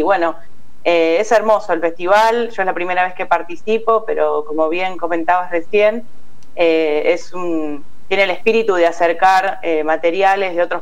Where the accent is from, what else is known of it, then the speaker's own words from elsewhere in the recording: Argentina; Yo soy argentina, sí